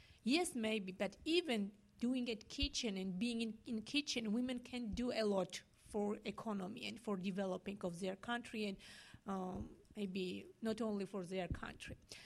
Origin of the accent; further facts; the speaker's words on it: Georgia; from Georgia, as you know already.